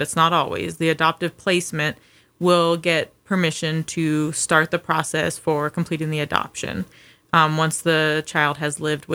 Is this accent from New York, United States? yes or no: no; Priest River, Idaho, United States; I'm from Priest River, Idaho. I was actually born at Bonner General Hospital